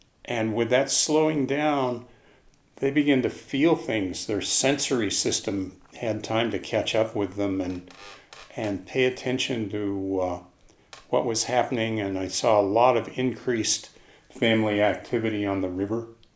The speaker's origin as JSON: {"language": "English", "region": "Colorado", "country": "United States", "tie": "born or raised there", "said": "I grew up here in Colorado"}